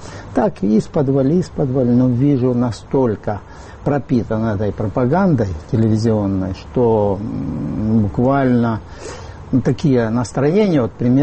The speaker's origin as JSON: {"language": "Russian", "town": "Dnipro", "region": "Dnipropetrovsk Oblast", "country": "Ukraine", "said": "я сам из Днепропетровска."}